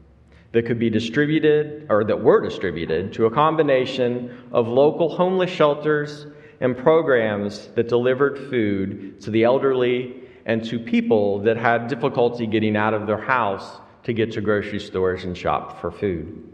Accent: Huntsville, Alabama, United States; accent: southern; moved away as an adult; now in Philadelphia, United States; I am not from around here. While my southern accent is not particularly strong, at least in my opinion, it does manage to show itself every once in a while. I moved to Philadelphia to attend United Lutheran Seminary, but before that, I lived in Huntsville, Alabama

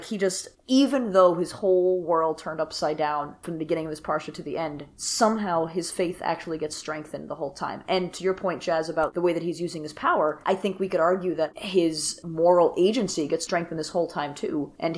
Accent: New York, United States; What is a bagel? I'm a New Yorker.

